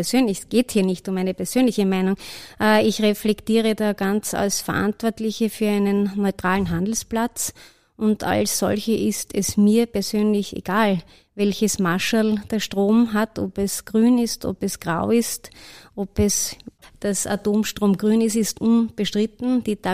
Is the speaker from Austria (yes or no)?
yes; Wiener Neustadt, Lower Austria, Austria; Ich komme aus dem Gebiet Wiener Neustadt.